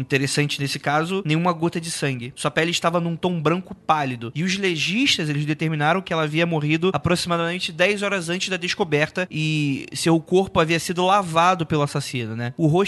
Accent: Rio de Janeiro, Brazil; Eu vim do Rio de Janeiro

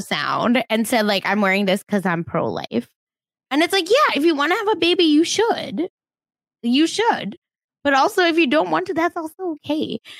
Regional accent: Tulsa, Oklahoma, United States; Maybe even the Black Wall Street, which was unfortunately in my part of where I grew up in Tulsa.

